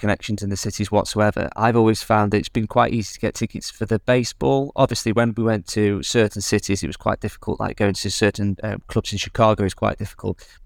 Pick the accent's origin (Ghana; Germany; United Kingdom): United Kingdom; England; now in United States; As a Brit